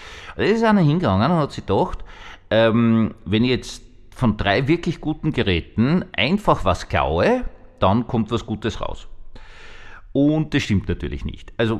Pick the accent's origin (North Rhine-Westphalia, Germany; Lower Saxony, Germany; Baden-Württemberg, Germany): Baden-Württemberg, Germany; Ich bin Schwabe